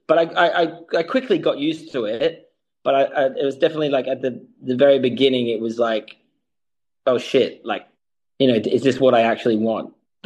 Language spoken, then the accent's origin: English; Brisbane, Queensland, Australia; I just arrived back in Brisbane, Australia, my hometown.